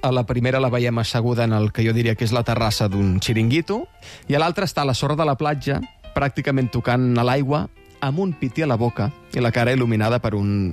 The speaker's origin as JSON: {"language": "Catalan", "town": "Badalona", "region": "Catalonia", "country": "Spain", "said": "jo, que sóc de Badalona, just ahir no hi era"}